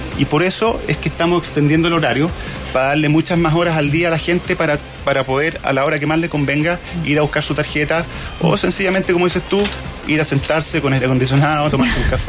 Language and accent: Spanish; Chile; El cliente y la sociedad en UK o en Polonia es distinto a como somos los chilenos.